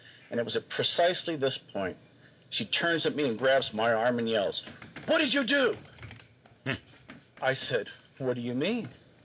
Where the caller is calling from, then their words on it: Washington, District of Columbia, United States; Hey, Art. I'm calling from Washington, D.C.